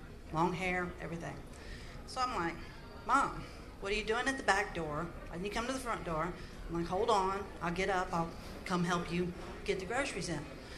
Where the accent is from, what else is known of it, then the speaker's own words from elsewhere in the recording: Virginia, United States; from Virginia.